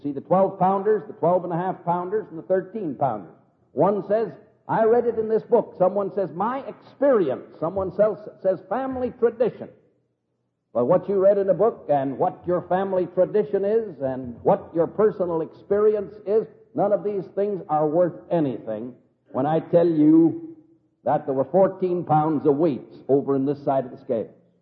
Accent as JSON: {"language": "English", "region": "California", "country": "United States", "tie": "born or raised there", "said": "When I was a small boy, I was brought up out in California, and we spent our summers up in the mountains in the big redwood forest."}